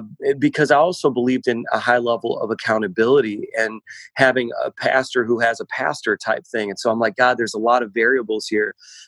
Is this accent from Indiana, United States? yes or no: yes; Indiana, United States; now in New York, United States; And I'm originally from Indiana. I didn't know how true that statement was until I moved from the cornfields of Indiana to the skyscrapers out here in New York.